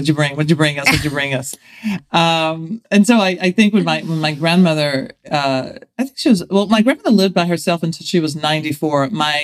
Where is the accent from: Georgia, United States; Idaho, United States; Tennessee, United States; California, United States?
Tennessee, United States; Nashville; I grew up in Nashville, and I was born in 1964, so I am a late baby boomer. And okay. I think that says a lot about who I am, growing up in Middle Tennessee.